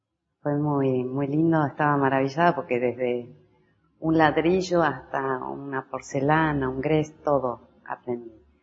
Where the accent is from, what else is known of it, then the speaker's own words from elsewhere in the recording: Patagonia, Argentina; also born or lived in Buenos Aires; Soy nacida en la Patagonia, en Argentina, y mis juegos eran con barro. Luego mis padres se mudaron a Buenos Aires